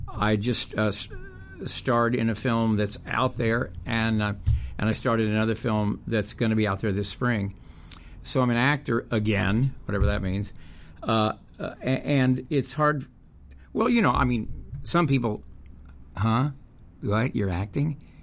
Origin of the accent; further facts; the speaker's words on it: Whittier, California, United States; also born or lived in Texas / Oklahoma; I was raised in the Nazarene Church in Texas and Southern California in Whittier, where Nixon was from. And I was born in Oklahoma. So I come from Okies, and I was raised in the Nazarene Church, which is evangelical.